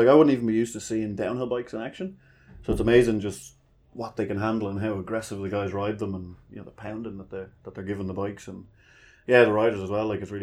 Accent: Ireland; It's kind of the joys of being Irish.

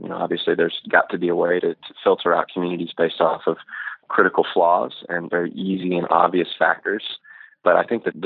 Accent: Texas, United States; I am a Texan, not only by birthright, but also by choice.

